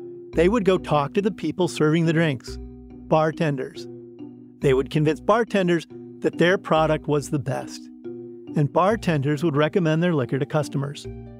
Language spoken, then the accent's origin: English; Illinois, United States; I grew up in Northern Illinois, and we would go on family trips to Wisconsin